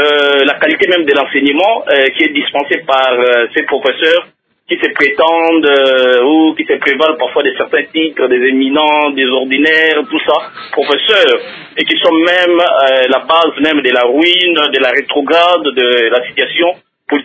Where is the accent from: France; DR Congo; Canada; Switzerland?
DR Congo